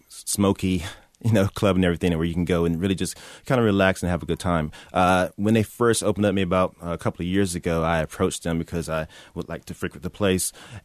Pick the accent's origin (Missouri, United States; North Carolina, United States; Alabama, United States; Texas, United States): North Carolina, United States; Kinston; I mean, I came from, I'm originally from Kinston, North Carolina, which is only a couple hours east down the street from here